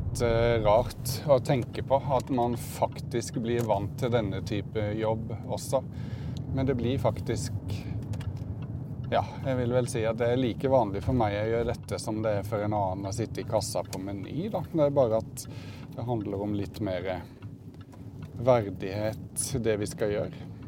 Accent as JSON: {"language": "Norwegian", "region": "Southern Norway", "country": "Norway", "said": "Hvis jeg hadde kjørt bårebil hjemme på Sørlandet"}